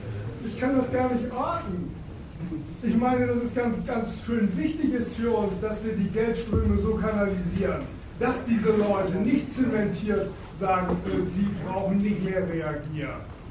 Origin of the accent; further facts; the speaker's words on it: Bremen, Germany; Ja, aber wir sind Bremer, ne?